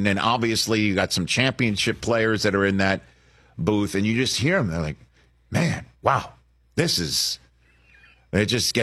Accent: New York City, New York, United States; from my hometown of New York City

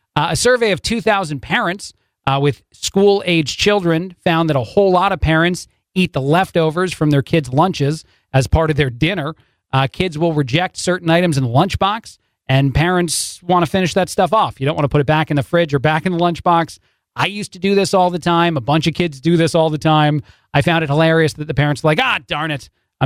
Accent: New Jersey, United States; born there; I'm from the East Coast, originally born in New Jersey.

